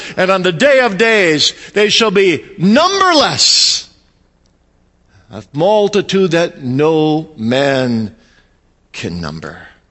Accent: Kalamazoo, Michigan, United States; You know, I grew up in Kalamazoo, as you know

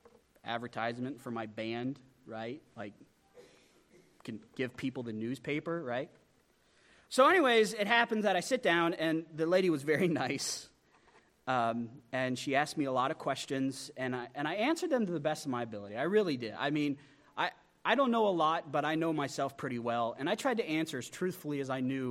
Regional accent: Pennsylvania, United States; born there; also born or lived in Gillette, Wyoming; I found out that I was not born in Gillette, Wyoming, as I previously was thought. I was born in Pennsylvania.

